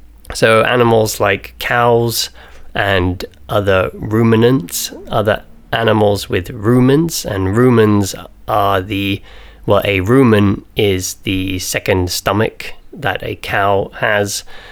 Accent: United Kingdom; I'm British, so I call it porridge.

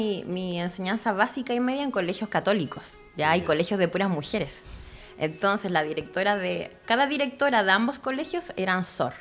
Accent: Puerto Montt, Los Lagos, Chile; Bueno, yo soy de la ciudad de Puerto Montt, nacida y criada aquí hace 34 años. Ya nací un 20 de marzo de 1989, acá en Puerto Montt, en el hospital.

